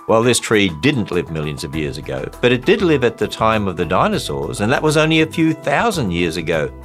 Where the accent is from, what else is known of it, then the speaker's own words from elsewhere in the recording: Australia; Earlier this year, my home country of Australia was rocked by intense wildfires.